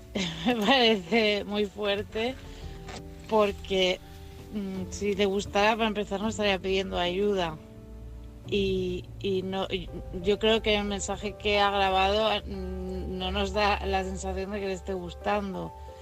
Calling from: Barcelona, Catalonia, Spain; de Barcelona.

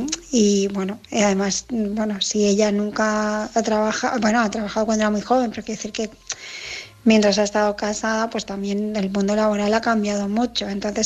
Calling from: Barcelona, Catalonia, Spain; de Barcelona

